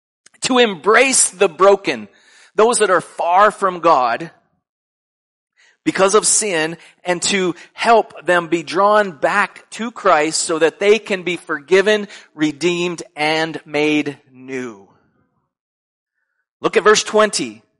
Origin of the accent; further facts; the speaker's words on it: United States; now in England; I am still a citizen of the United States, but I am living in England representing my home country, the United States.